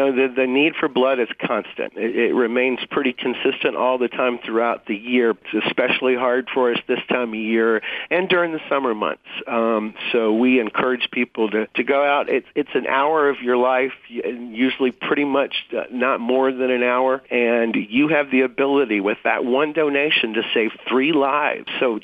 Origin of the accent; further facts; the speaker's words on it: Virginia, United States; I get to do this in my hometown, in my territory, in the Virginia mountains that I grew up